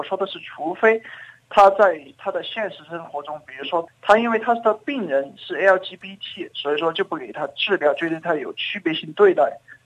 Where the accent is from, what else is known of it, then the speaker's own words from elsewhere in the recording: China; 我是中国大陆过来的